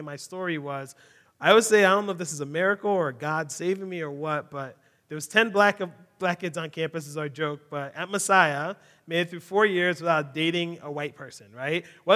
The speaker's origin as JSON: {"language": "English", "town": "Philadelphia", "region": "Pennsylvania", "country": "United States", "tie": "born or raised there", "said": "I grew up in Southwest Philly, and there was no white people around."}